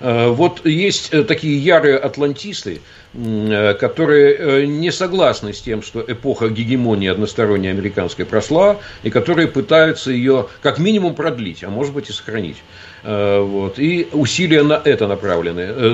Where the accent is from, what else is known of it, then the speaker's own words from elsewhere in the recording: Far East, Russia; Я же вырос, детство провел на Дальнем Востоке.